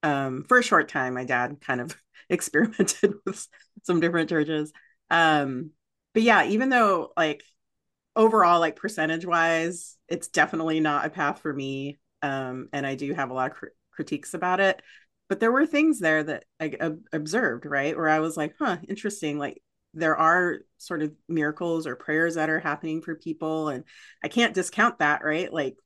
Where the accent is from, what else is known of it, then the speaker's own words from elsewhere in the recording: Phoenix, Arizona, United States; Well, let me so the time period I'm talking about is like Phoenix, Arizona. From when, let's see, ages like 5 to 12 or something like that.